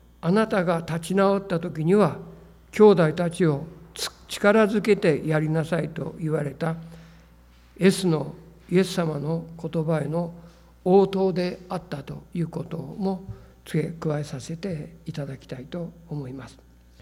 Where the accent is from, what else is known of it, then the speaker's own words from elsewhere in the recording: Matsue, Shimane, Japan; 私は松江市の出身なんですけれども、